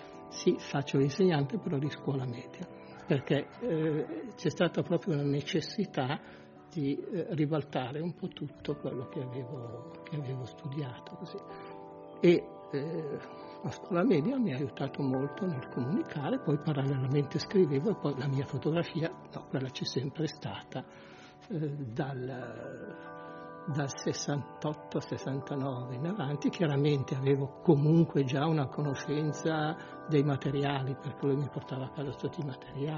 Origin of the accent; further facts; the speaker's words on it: Milan, Lombardy, Italy; io sono cresciuto bimbo a Milano, tra Milano e Lecco